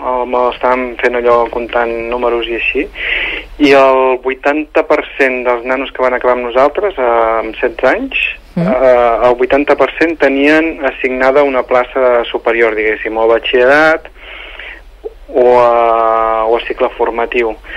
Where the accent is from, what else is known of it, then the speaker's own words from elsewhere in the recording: Terrassa, Catalonia, Spain; els que som de Terrassa i de Vallès, coneixem tot molt bé Sant Llorenç i la Mola